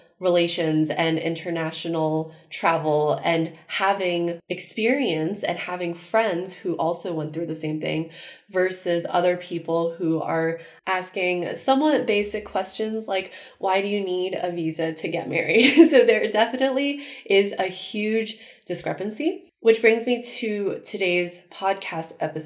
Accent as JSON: {"language": "English", "country": "United States", "said": "Because Rags is British and I'm American, it's actually extremely difficult to find a way to get married."}